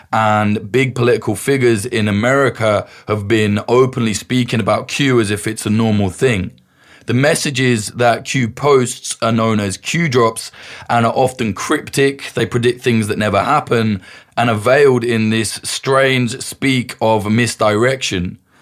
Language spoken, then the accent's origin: English; United Kingdom; You've probably noticed I'm British